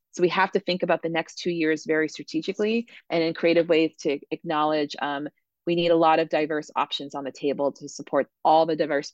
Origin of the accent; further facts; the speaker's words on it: Barre, Vermont, United States; I grew up in Barrie City, and I will tell you that it would be much harder to be unhoused on the streets of Barrie, where there's not a grocery store downtown